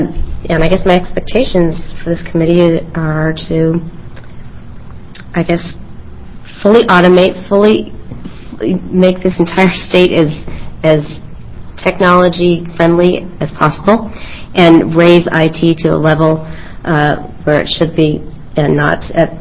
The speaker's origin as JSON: {"language": "English", "town": "Corvallis", "region": "Oregon", "country": "United States", "said": "I'm from Corvallis. And Corvallis has HP and headquartered there, and CHCM Hill, and a lot of IT."}